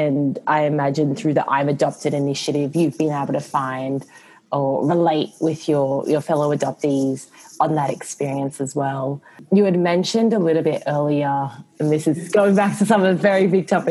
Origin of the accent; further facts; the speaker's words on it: Australia; now in Singapore; So my dad is Serbian, my mom is Indonesian, and then born and raised in Australia, but now live in Singapore.